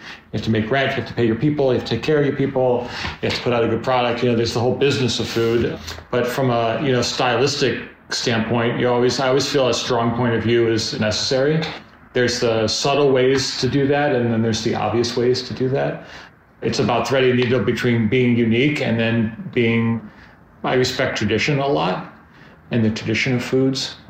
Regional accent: United States; I really wanted to do an American restaurant because I'm American

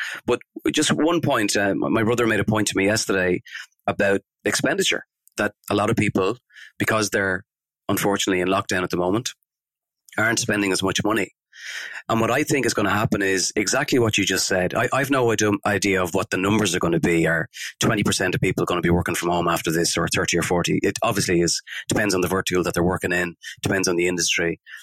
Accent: Leinster, Ireland; now in Dublin, Ireland; I live in Dublin. I'm originally from Kildare.

